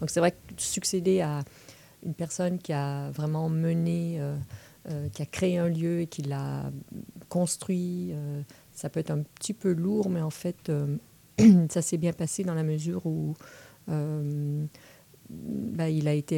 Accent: Quebec, Canada; Je suis québécoise.

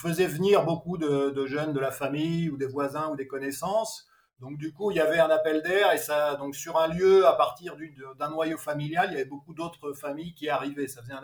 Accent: Normandy, France; Moi, je viens de Normandie, hein, mes grands-parents ont immigré dans le sud de la Manche.

